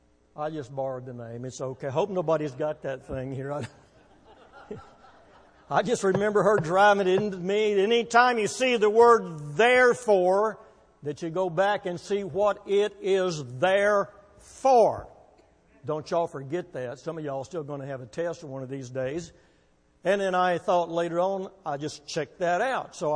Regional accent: Waco, Texas, United States; born there; also born or lived in Arlington; Well, I was saved when I was 14 years of age, and that would have been in Arlington, Texas. I was born in Waco

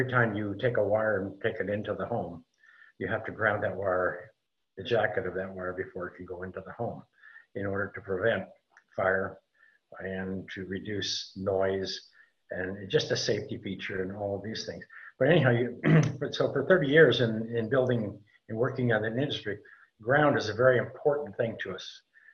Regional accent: Montana, United States; I grew up in Montana and in kind of a rural area and spent a lot of time in, you know, in the pasture chasing cows

